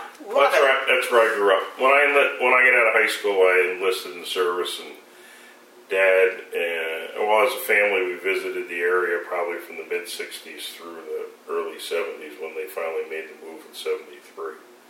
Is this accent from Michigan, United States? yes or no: no; New Jersey, United States; I grew up on the Jersey Shore. I was always around boats.